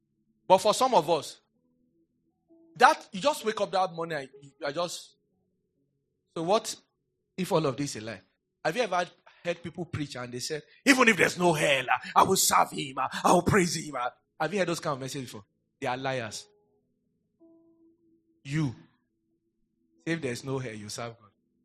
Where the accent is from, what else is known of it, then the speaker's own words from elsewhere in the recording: Benue, Nigeria; Yeah, say, you will know that I'm from Idoma. You will know. I will tell you. See, Idoma people, eh?